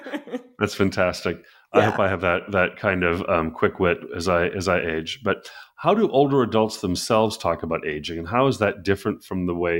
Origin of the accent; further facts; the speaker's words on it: North Dakota, United States; I grew up in North Dakota.